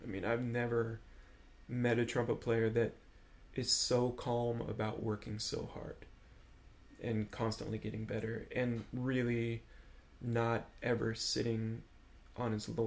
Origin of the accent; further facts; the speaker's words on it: Oregon, United States; growing up in Oregon and like just picking up weirdo records where I could